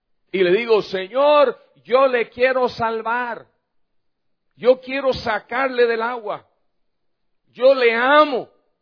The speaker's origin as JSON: {"language": "Spanish", "region": "Florida", "country": "United States", "tie": "born there", "also_born_or_lived": "Central America", "said": "Yo nací en Estados Unidos, en el norte del estado de Florida, pero casi toda mi vida la he pasado en Centroamérica. Entonces, yo creo que ya soy más indio que gringo."}